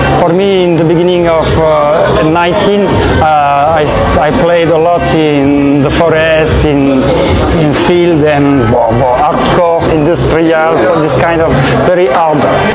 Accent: Marseille, Provence-Alpes-Côte d'Azur, France; English is a second language; I'm coming from Marseille. Marseille is of France, and Marseille is very, a lot of different kind of people. A lot of poor, a lot of rich, black people, Arabian, white people.

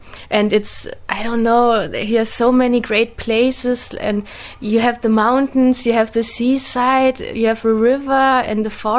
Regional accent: Germany; English is a second language; now in Ljubljana, Slovenia; I'm from Germany. I'm studying social work in Ljubljana.

